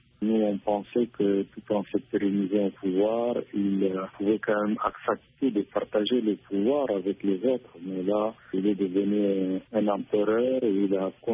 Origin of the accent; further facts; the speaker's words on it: Chad; L'histoire de la primature chez nous au Tchad